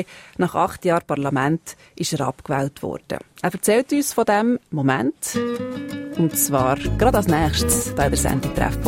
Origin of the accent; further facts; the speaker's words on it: Switzerland; Das ist ja ein Konzept, das es bei uns in der Schweiz eigentlich noch nicht so gibt